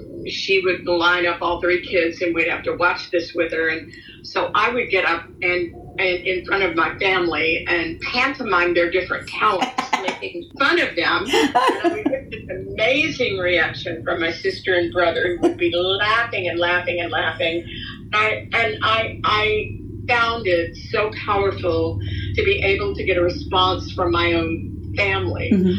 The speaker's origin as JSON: {"language": "English", "town": "Dallas", "region": "Texas", "country": "United States", "tie": "born there", "said": "I was born in Dallas, Texas, correct."}